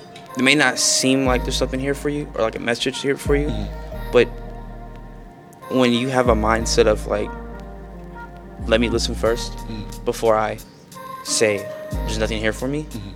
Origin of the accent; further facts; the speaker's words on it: Cincinnati, Ohio, United States; So I'm from Cincinnati, right? So I represent the Bengals